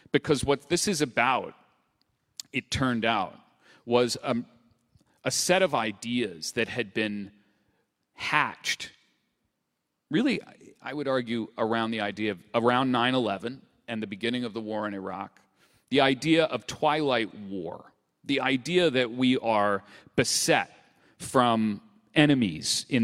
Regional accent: United States; You know, I'm an American. I'm a reporter who had come up here.

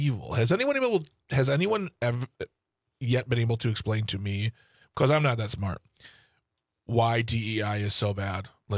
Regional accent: United States; I mean, I'm an American white male.

